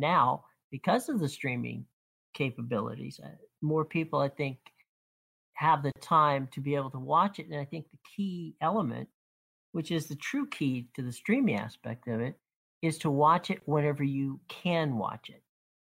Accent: Pittsburgh, Pennsylvania, United States; I grew up in the Pittsburgh area at the time when Mr. Rogers was just actually starting.

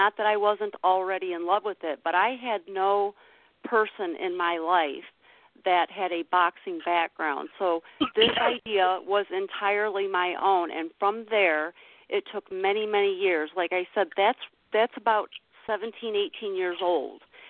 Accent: Southgate, Michigan, United States; happens to be from my hometown in Metro Detroit, Southgate.

